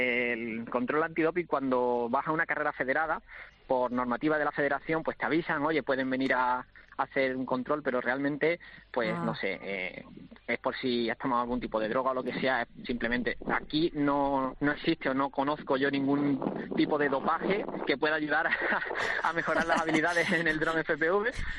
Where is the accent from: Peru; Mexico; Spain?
Spain; Jimena de la Frontera, Andalusia; me pillas justamente aquí en el estadio municipal de mi pueblo, de Jimena de la Frontera. Estamos montando el circuito, sí, en Cádiz